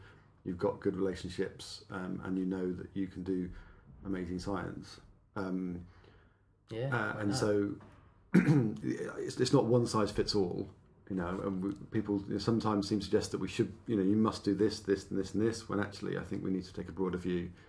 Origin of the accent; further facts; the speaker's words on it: South West England, United Kingdom; So I grew up in the southwest of England.